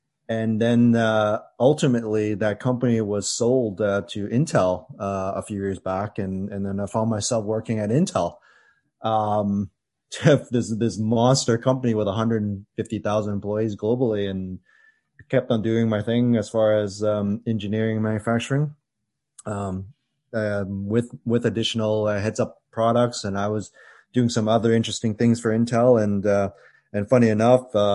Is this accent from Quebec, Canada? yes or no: no; Vancouver, British Columbia, Canada; I'm born and raised in Vancouver, BC. And, I would describe myself as kind of like, growing up in a very typical Asian household.